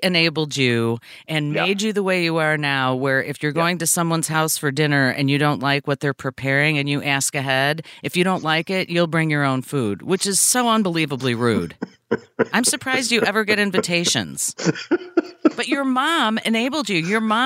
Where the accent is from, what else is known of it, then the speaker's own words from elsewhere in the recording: Brookfield, Illinois, United States; I grew up in Brookfield, where there weren't a lot of temples and not very many Jewish people, at least that I was aware of.